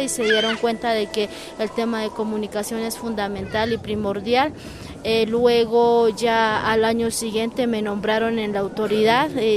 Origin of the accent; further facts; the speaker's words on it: Cauca, Colombia; vengo de Colombia, del departamento del Cauca, del suroccidente de Colombia, mi pueblo, territorio ancestral del pueblo Misak, originalmente conocidos como Hijos del Agua.